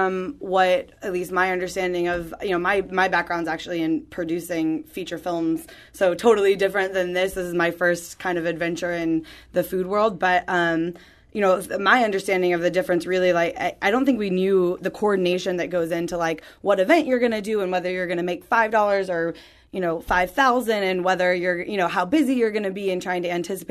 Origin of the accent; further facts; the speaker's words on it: St. Louis, Missouri, United States; I wanted to be near my family. I'm from St. Louis.